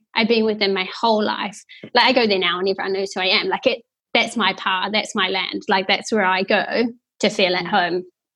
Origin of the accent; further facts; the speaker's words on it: New Zealand; But I've never thought twice about it, you know, growing up in the Marae.